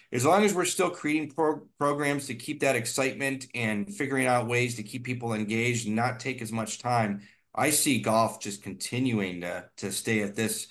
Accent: Ohio, United States; I'm from Ohio. I didn't see white sand before.

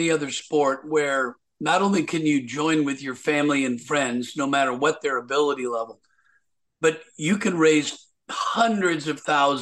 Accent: Portland, Oregon, United States; My family, we grew up in Portland, Oregon, where I am coming to you right now.

